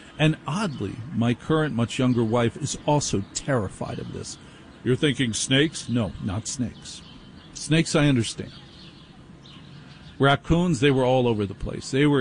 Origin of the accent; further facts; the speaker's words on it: Maplewood, New Jersey, United States; I grew up in Maplewood, New Jersey, where the scariest thing that happened is if they forgot to pick up the trash on Wednesday.